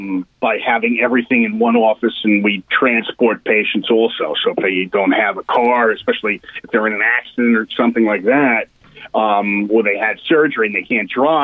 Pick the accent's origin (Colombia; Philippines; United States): United States; Dix Hills, New York; I grew up in Long Island. Grew up in Dix Hills.